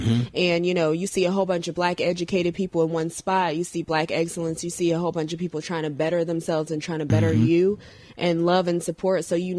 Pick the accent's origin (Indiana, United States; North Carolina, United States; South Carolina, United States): North Carolina, United States; now in Georgia, United States; Originally North Carolina, but I've lived here plenty of years, so I'm from Georgia now, Georgia Peach.